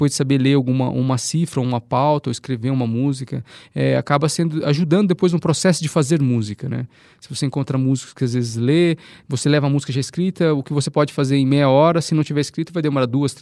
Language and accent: Portuguese; São Paulo, Brazil; now in Cape Verde; Temos o mar aqui em São Paulo, sou de São Paulo, mas eu não tenho uma ligação direta, nunca tive uma ligação direta com o mar, como eu tenho em Cabo Verde, né?